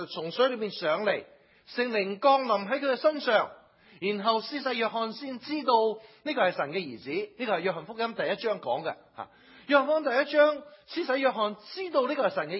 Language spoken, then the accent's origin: Chinese; China; 其实我是中国人